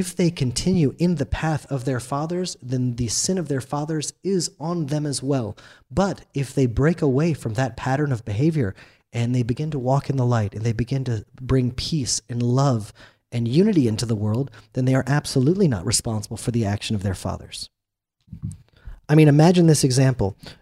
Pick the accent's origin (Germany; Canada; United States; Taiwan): Germany; because I just love Israel so much and I'm a German.